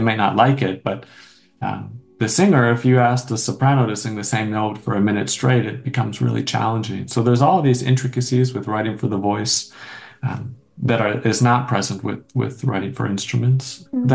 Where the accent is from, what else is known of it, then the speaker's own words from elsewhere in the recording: London, Ontario, Canada; I grew up in London.